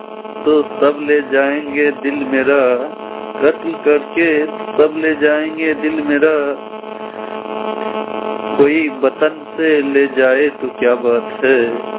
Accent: Godda, Jharkhand, India; मैं गोड्डा निवासी गोड्डा के रहने वाला हूँ।

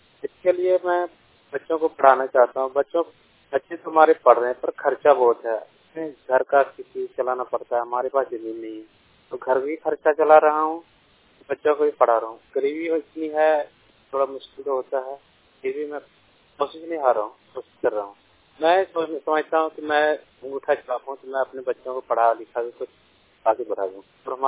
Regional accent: Nawadi, Bihar, India; now in Punjab, India; मैं बिहार के रहने वाला हूँ, ग्राम नावाडी, पोस्ट मथुरापुर, थाना सिकंदर, जिला जमुई। मैं यही कहना चाहता हूँ कि मैं पंजाब में मजदूरी करता हूँ

